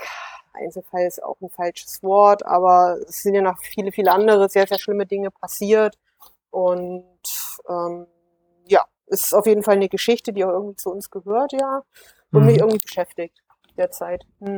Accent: Gera, Thuringia, Germany; aus Gera, aus meiner Heimatstadt und aus Oldenburg.

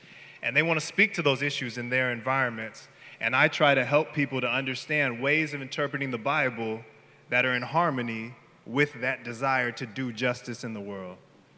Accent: Los Angeles, California, United States; I'm from LA. Yes, where I'm from. I'm from Los Angeles. That's where I grew up.

